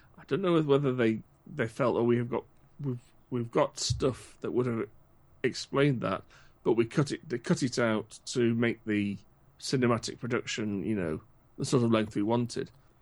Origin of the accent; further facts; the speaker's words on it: United Kingdom; I mean, look, I'm British, you're Australian.